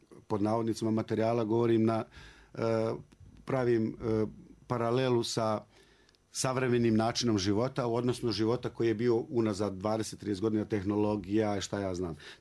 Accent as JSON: {"language": "Bosnian", "town": "Sanski Most", "region": "Federation of Bosnia and Herzegovina", "country": "Bosnia & Herzegovina", "tie": "born there", "said": "Ja sam rođen u Sanskom mostu gdje sam imao zaista nastavnike koji su za određene sportove bili vrhunski"}